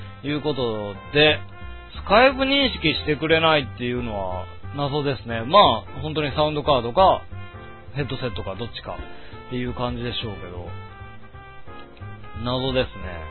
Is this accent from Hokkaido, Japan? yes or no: no; Kyoto, Japan; 僕の実家は京都の北の方なんですけれども、向かう途中は霧で有名なところ